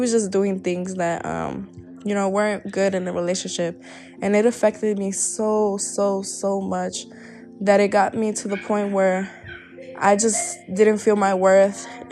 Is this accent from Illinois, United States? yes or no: yes; Chicago, Illinois, United States; I'm from Chicago, Illinois. My parents are both Mexican. They came from Mexico about 1970s. Yeah, they met in Chicago. I grew up there in a very, very urban area